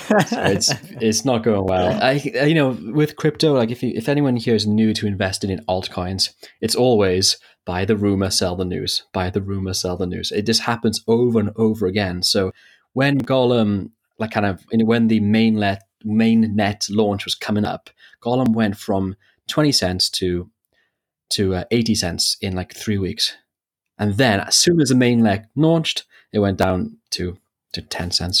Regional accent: South Korea; from South Korea.

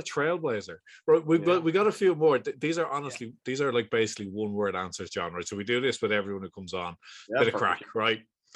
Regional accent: Dublin, Leinster, Ireland; Anytime I'm abroad, I'm from Dublin. Don't hold against me.

